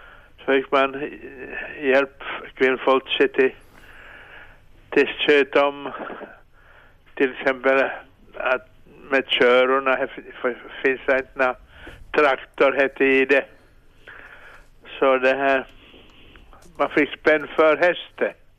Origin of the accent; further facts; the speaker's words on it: Kokkola, Central Ostrobothnia, Finland; Det var för i min hembygd Karleby